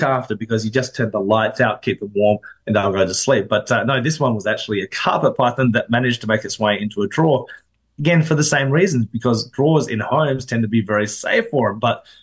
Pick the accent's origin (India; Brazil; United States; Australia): Australia; I mean, being an Australian, you do it naturally.